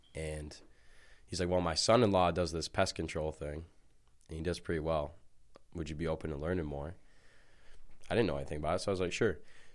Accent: Lapeer, Michigan, United States; I'm from Lapeer, Michigan, so like 40 minutes from around here.

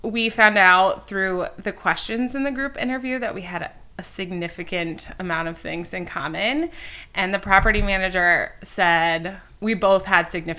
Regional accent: Waterloo, Iowa, United States; I grew up in Northeast Iowa in a town called Waterloo.

